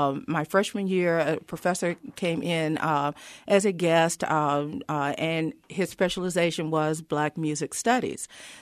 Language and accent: English; North Carolina, United States; now in Iowa, United States; No, I'm originally from North Carolina.